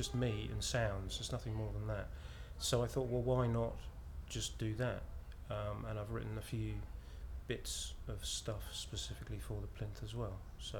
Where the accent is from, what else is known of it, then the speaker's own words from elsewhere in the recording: Norwich, East of England, United Kingdom; I'm 43 and I'm from Norwich.